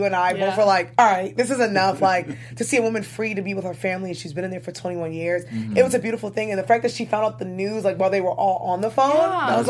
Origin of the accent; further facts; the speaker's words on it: New York, United States; Because I'm from New Yorker.